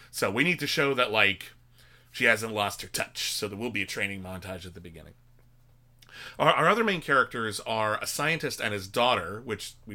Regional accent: California, United States; Whitney and I grew up in Southern California.

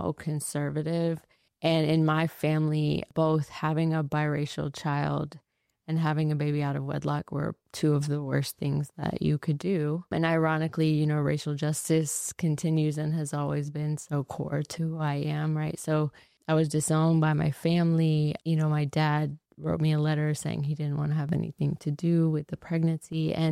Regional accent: Florida, United States; moved away as an adult; But, basically, I grew up in Florida.

